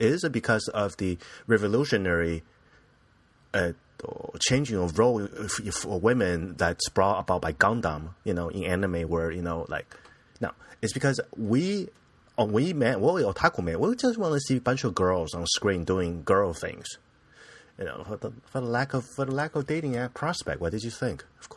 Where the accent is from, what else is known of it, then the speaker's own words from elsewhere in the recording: United States; as an Asian guy living in an Asian country, I'm American, son, but with my skin